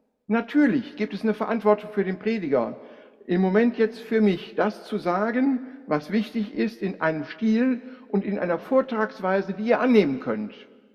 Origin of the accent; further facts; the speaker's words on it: Hahn, Germany; Also ich bin Gärtnerssohn. Karl Otto kennt noch die Gärtnerei in Hahn, wo ich aufgewachsen bin.